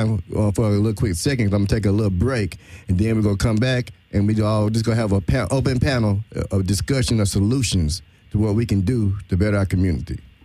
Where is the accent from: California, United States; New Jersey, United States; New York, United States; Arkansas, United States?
Arkansas, United States; like I tell people, I'm from Arkansas, and the image that we get from L.A., from the outside of L.A., just negative and gangster.